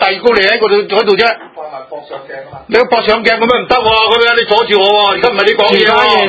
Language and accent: Cantonese; Hong Kong; 因为自我喺香港出世到而家咧，从来都冇机会选港督。